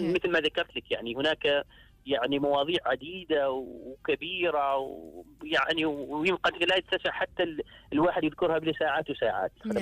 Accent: Oman; تقصير في تقديم الخدمات الصحية عندنا في عمان

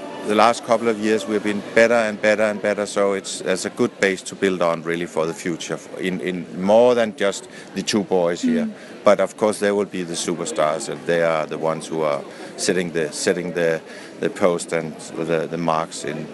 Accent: Denmark; I'm coming from Denmark, and they have won 22 medals at Olympics in rowing

